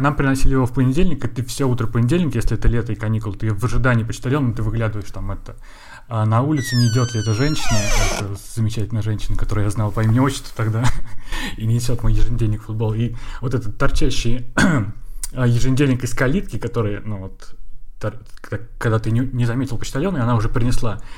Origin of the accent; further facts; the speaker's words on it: Pervomaysky, Tambov Oblast, Russia; Я из Тамбовской области, это поселок Первомайский.